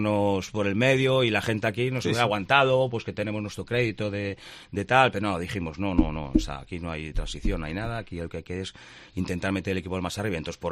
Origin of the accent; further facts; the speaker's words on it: A Coruña, Galicia, Spain; yo siempre digo lo mismo, yo soy entrenador que soy de Coruña.